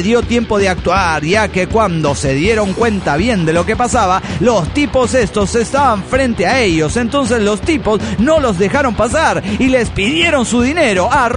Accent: State of Mexico, Mexico; Soy la cafeinómana del Estado de México.

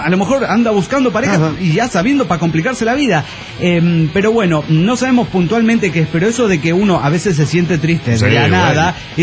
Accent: Molinito, Mexico; del Molinito, México.

